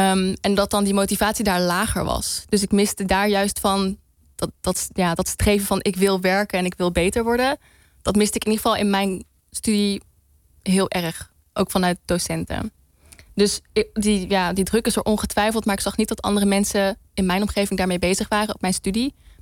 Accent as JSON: {"language": "Dutch", "town": "Nijmegen", "region": "Gelderland", "country": "Netherlands", "lives_now": "Utrecht, Netherlands", "said": "ik wil echt gewoon hier graag wonen in Utrecht. Ik kom uit Nijmegen."}